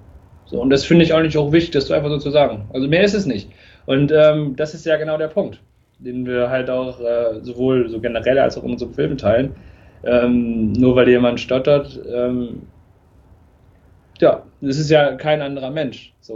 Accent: North Rhine-Westphalia, Germany; now in Darmstadt, Germany; also ich komme ja eigentlich aus einem Ort in Nähe Münster-Westfalen im Norden, aber ich sehe beides ein bisschen als meine Heimat

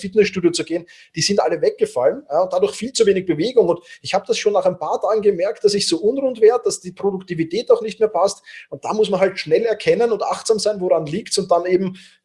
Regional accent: Vienna, Austria; Ich bin halt doch Wiener

